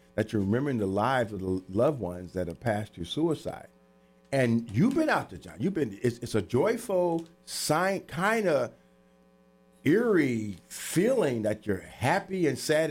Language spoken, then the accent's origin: English; Terre Haute, Indiana, United States; I couldn't stay in high school back in my hometown, Terrell, Indiana.